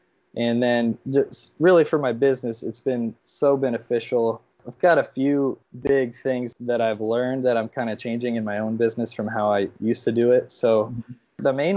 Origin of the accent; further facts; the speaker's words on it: Virginia, United States; So I grew up in Virginia, got four siblings, and my parents still live there in Virginia.